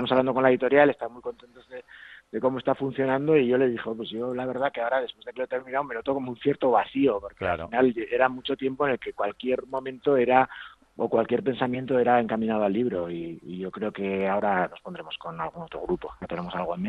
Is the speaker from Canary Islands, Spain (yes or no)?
no; Pamplona, Navarre, Spain; aunque yo soy de Pamplona